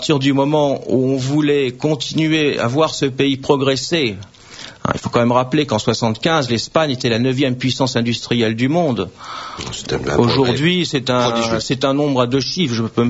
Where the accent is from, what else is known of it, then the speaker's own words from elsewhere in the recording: France; Nous en avons nous-mêmes, en tant que Français, bien profité de son vivant.